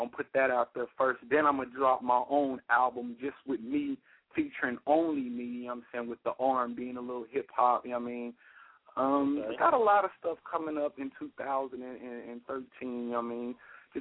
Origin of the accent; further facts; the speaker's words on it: Kansas City, Missouri, United States; now in Philadelphia, United States; I'm loving it here, but I still love my hometown, Kansas City, Missouri, man, for sure.